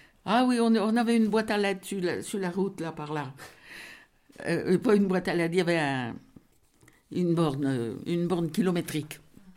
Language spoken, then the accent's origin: French; Le Martinat, France; J'ai 90 ans. Je suis née ici, au Martinat, le village, quoi. Et j'ai toujours habité ici.